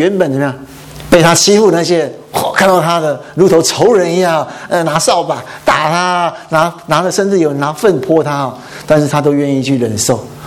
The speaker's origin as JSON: {"language": "Chinese", "country": "Taiwan", "said": "哇，那时候我们台湾人都这么讲啊，然后我不知道中国是怎么讲啊"}